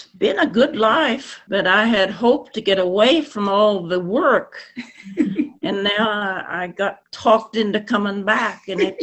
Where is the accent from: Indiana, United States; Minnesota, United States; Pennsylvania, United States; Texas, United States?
Indiana, United States; Tell City; I grew up in the house I'm living in right now. I was born in the upstairs 90 years ago. And let's see, Tell City.